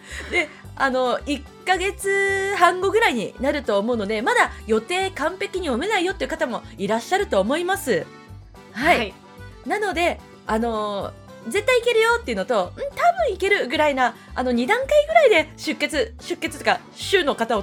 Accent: Yokohama, Kanagawa, Japan; 私は横浜出身で今は沖縄で子育てをしています。

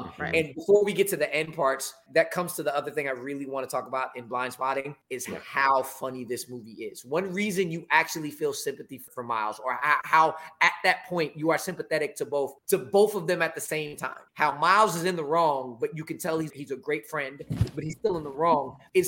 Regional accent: Oakland, California, United States; that I don't deal with being a black person growing up in Oakland

